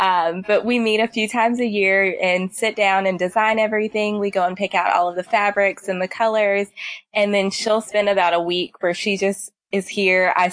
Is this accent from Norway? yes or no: no; Spartanburg, South Carolina, United States; now in Charleston, United States; So like Dawn said … I am from Spartanburg, South Carolina. I moved to Charleston about 10 years ago, which is kind of crazy to say out loud, but I came here to the College of Charleston and just stayed after graduating.